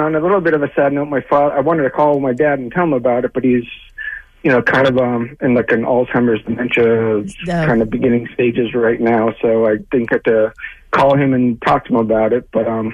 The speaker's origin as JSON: {"language": "English", "region": "Pennsylvania", "country": "United States", "tie": "born or raised there", "lives_now": "New York City, United States", "said": "up in the Wilkes-Barre Scranton area and living in New York City now."}